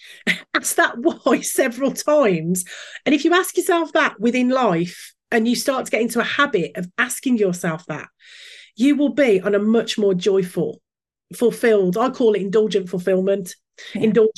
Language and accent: English; West Midlands, United Kingdom; accent: Brummie; I thought my Brummie accent would get in the way.